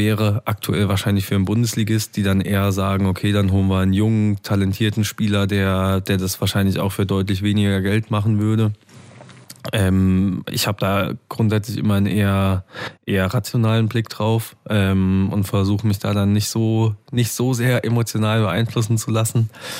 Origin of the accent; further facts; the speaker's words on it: Niederwürzbach, Saarland, Germany; ich schwärme immer für mein Heimatdorf Niederwitzbach. Da gibt's einen wunderschönen See.